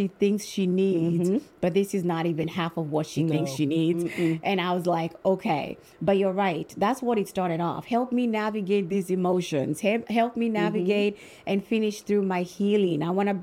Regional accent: Nairobi, Kenya; now in Albany, United States; So I'm originally from Kenya, born and raised in Nairobi, and I migrated to the U.S. 20-something years ago. But yeah, that's where I'm from, East Africa, all the way.

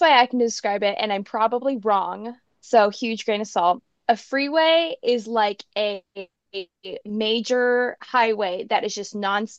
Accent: California, United States; Yeah, I'm from California, so I love a good freeway.

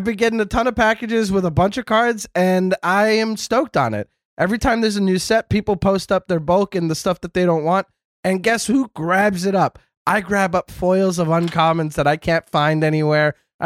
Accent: Canada; I am Canadian.

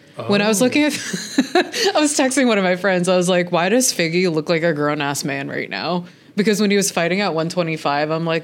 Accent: Des Moines, Iowa, United States; Well, UFC fight night last night was in Des Moines, Iowa. Shout out my hometown.

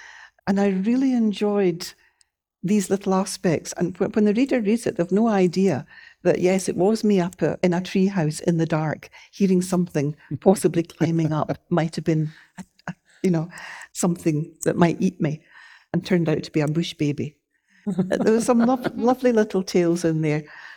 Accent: Scotland, United Kingdom; I like to think of myself as both Scottish and British.

